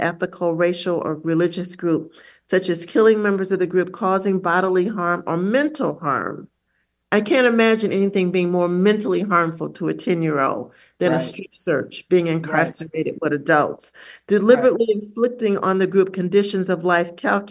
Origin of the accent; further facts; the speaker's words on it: Ohio, United States; I grew up in Ohio, like partially in Ohio, like you did.